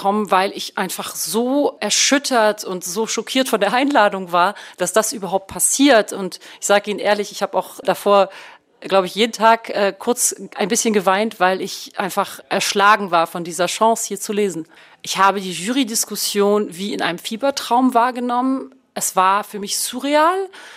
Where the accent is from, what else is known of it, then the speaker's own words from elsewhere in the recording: Bonn, North Rhine-Westphalia, Germany; now in Berlin, Germany; ich komme aus Bonn und lebe in Berlin.